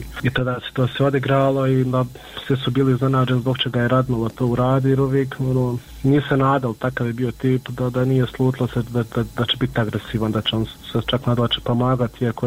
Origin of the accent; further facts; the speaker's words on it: Miljevina, Republika Srpska, Bosnia & Herzegovina; mi smo svi gore iz Miljevine